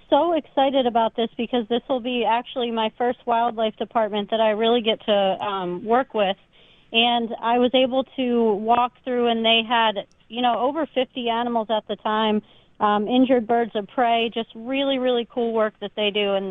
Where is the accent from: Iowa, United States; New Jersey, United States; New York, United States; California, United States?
New York, United States; Buffalo; my dad is from Buffalo and I grew up in Buffalo. So the Buffalo community is just really special.